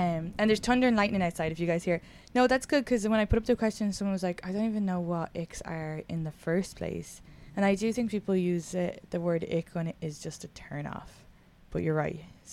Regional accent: Leixlip, Kildare, Ireland; So for the listeners, we're both from Leaslip.

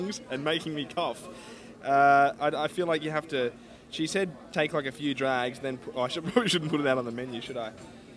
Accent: Australia; But just being Australian and being so foreign to this whole system.

